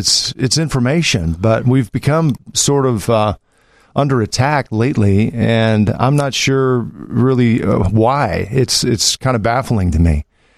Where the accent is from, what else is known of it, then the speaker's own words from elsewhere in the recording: St. Louis, Missouri, United States; also born or lived in Milwaukee, Wisconsin; Well, I grew up in St. Louis. I spent between St. Louis and Milwaukee the first 22 years of my life in this area.